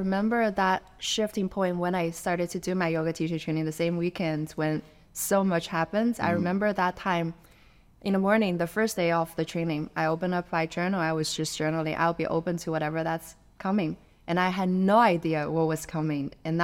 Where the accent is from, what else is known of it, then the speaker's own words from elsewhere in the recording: China; at that point, I was raised in China, so it was an atheist country.